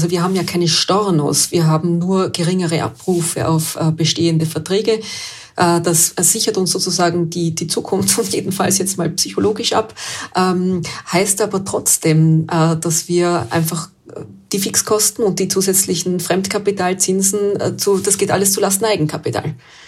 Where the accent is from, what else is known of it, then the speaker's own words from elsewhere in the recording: Austria; Und gerade als Österreicher